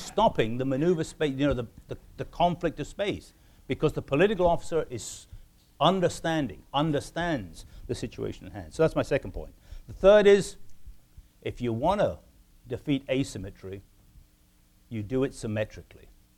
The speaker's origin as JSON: {"language": "English", "country": "United Kingdom", "said": "I'm a Brit, the old colonial service or the political officers who would sit there."}